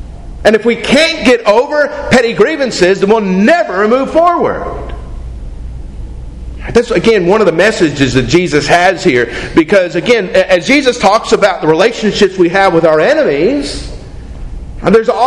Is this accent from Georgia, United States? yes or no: no; West Virginia, United States; I'm kind of required by law, since I'm from West Virginia, to bring up, right, the Hatfields and McCoys.